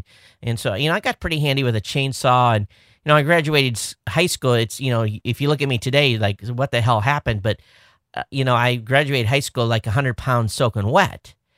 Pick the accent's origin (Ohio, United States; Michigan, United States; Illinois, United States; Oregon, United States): Michigan, United States; Quincy; I mean, I grew up in Southern Michigan. For those of you watching, I lived at the bottom of the state, stone's throw from the Indiana state line in a small town called Quincy.